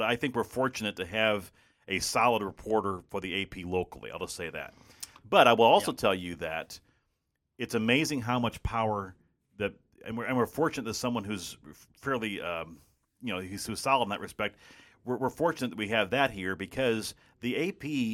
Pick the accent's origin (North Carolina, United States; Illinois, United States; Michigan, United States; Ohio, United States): Illinois, United States; Belleville; You know, my hometown back in Belleville, Illinois, theirs is a McClatchy paper as well